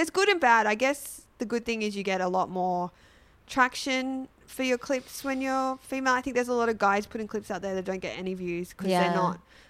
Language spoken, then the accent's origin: English; Sydney, New South Wales, Australia; Yeah, I'm from Sydney.